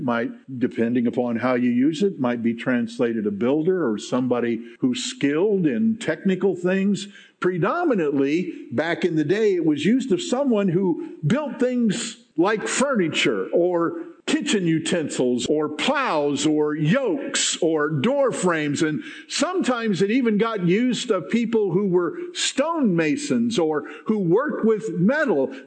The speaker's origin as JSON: {"language": "English", "town": "Haworth", "country": "United States", "tie": "born or raised there", "said": "when I was a little guy growing up in Haworth, not far from here."}